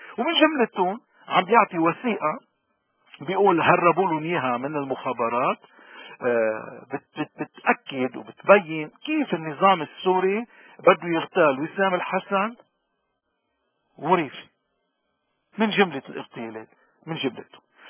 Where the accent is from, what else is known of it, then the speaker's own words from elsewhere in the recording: Lebanon; أنا هويتي لبناني أنا مني عربي ما عندي مشكلة مع العرب ولكن أنا لبناني أنا ماروني سرياني أرامي أنا مني كردي مني أرمني